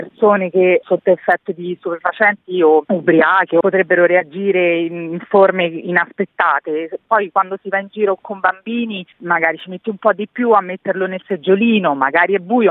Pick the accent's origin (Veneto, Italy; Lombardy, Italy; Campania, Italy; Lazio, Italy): Lazio, Italy; Rome; now in Modena, Italy; Noi veniamo da Roma, diciamo, da quando ci siamo trasferiti a Modena